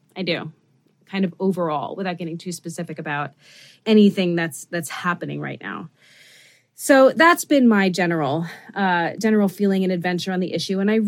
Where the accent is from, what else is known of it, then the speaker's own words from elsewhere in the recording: New York City, New York, United States; You know, I grew up in Midtown Manhattan for the most part, and my father taught at the private school that I went to. So I was a faculty brat. But nonetheless, you know, I don't have a New York accent because of it.